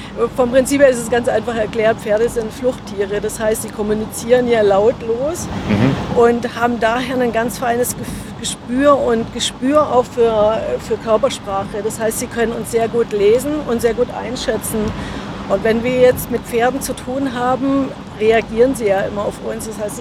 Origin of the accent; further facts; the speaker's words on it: Kirchheim unter Teck, Baden-Württemberg, Germany; Aus dem Raum Stuttgart komme ich, also Kirchheim-Teck, Schwäbische Alb.